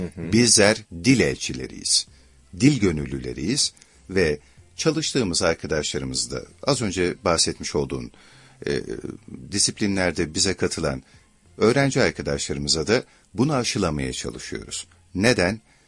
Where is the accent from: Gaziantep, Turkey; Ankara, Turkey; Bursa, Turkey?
Ankara, Turkey; ben doğma büyüme Ankaralı birisi olarak söylüyorum bu arada, çok da seviyorum Ankara'yı